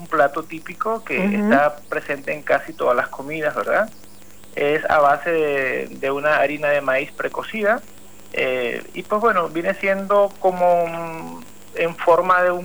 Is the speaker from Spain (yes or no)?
no; Venezuela; now in Tres Arroyos, Argentina; Somos un grupo de venezolanos que recién estamos conociéndonos también entre todos